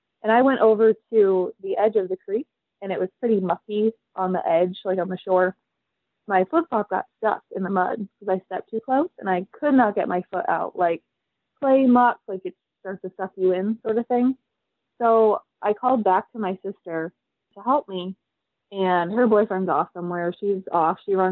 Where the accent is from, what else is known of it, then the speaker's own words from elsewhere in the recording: Michigan, United States; now in New York City, United States; I live in New York City right now, but I grew up in Northwest rural Michigan, and I went to college in Michigan and all of that.